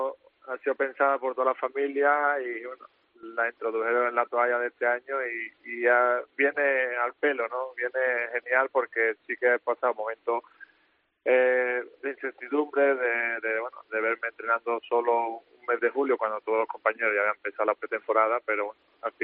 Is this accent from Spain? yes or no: yes; Spain; También soy español y muy orgulloso de mi país